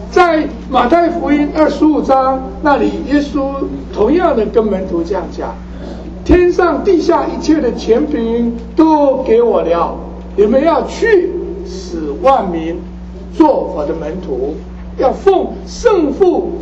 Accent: China; 我们中国人喜欢说一日之计在于晨，一年之计在于春

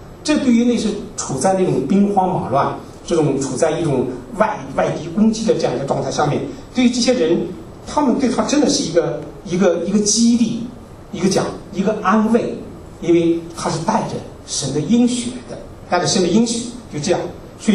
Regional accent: Zibo, Shandong, China; 因为我老家是山东的，山东淄博那边，所以呢，那个因为我们不是种地，我们家是做陶瓷

